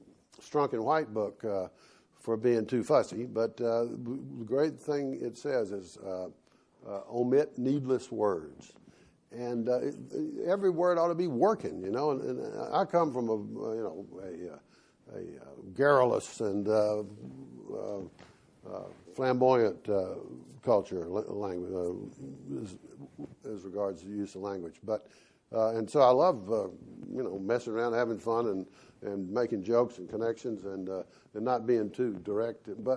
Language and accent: English; Decatur, Georgia, United States; Yeah, I grew up in Decatur, Georgia, which was, it's surrounded by Atlanta now, but it's a little town that was there before Atlanta was.